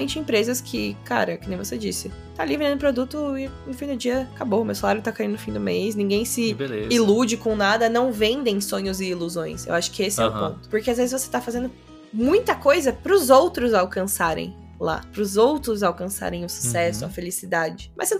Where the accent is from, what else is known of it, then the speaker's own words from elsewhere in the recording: São Paulo, Brazil; aí, gente, eu sou paulistana, não nego, né? Sou de São Paulo, porta, porteiro e portão, é isso aí.